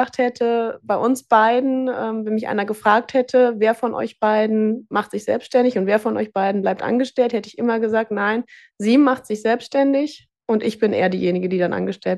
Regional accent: Rhineland, Germany; also born or lived in Hannover; hatte ich mich als Rheinländer natürlich wieder zurückgezogen ins Rheinland.

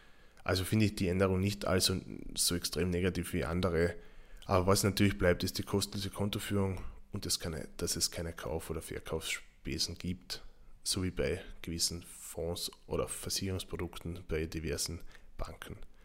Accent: Carinthia, Austria; Ich als Kärntner tue mir halt relativ schwer, den Namen On360 auszusprechen.

